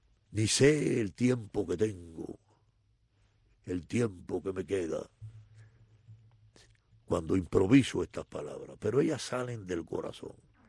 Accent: Cuba; moved away; Ustedes saben una cosa, yo me fui de Cuba

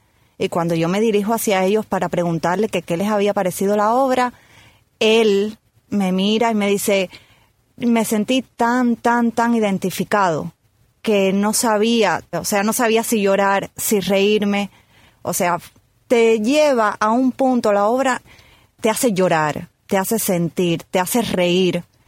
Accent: Canary Islands, Spain; Sí, yo soy de Tenerife

